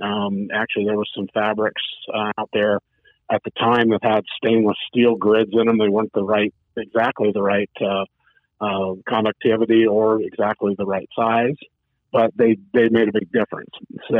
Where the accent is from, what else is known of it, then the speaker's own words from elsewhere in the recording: Oregon, United States; First off, my family were cattle ranchers. I grew up here in Eastern Oregon, not to be confused with Western Oregon, please.